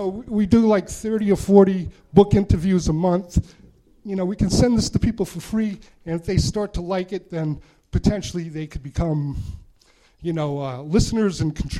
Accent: San Leandro, California, United States; I'm from San Leandro.

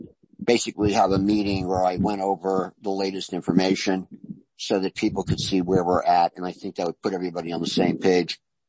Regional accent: New York, United States; as a New Yorker, we just saw yesterday what happened in the square

